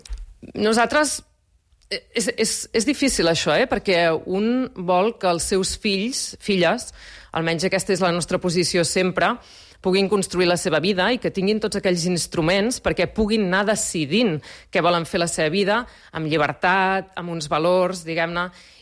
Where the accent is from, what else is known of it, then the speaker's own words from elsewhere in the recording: Catalonia, Spain; som catalans, ni millors ni pitjors, som catalans